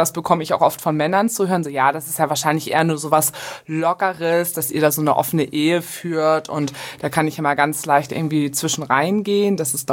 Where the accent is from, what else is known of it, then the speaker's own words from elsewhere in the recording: Hamburg, Germany; Wir kommen aus Hamburg